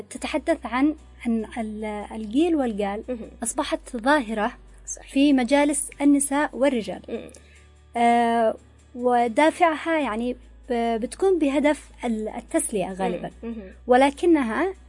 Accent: Yemen; نحن كيمنيين

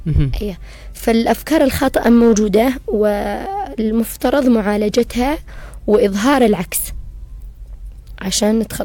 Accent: Yemen; نظرة عندنا كيمنيين

